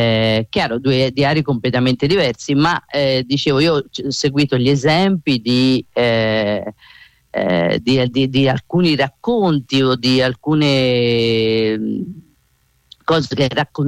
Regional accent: Scandicci, Tuscany, Italy; sono nata a Scandicci, e questi due libri rappresentano l'infanzia e l'adolescenza, e questa mia infanzia e adolescenza, la mia infanzia e adolescenza l'ho vissuta a Scandicci

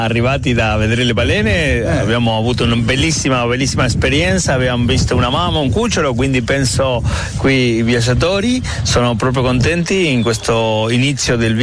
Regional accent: Argentina; niente, ma sì, sono argentino.

